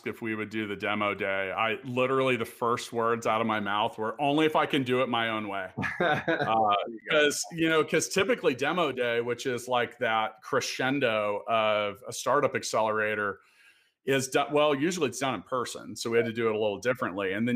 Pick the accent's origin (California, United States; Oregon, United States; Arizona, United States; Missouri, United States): Missouri, United States; Kansas City; one of the goals I'd like to see of my hometown here in KC is to get into that conversation with Denver.